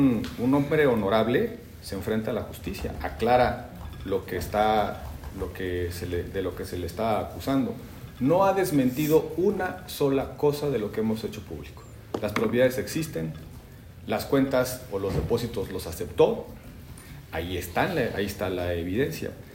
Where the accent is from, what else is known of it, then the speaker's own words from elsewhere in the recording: Mexico; Como mexicano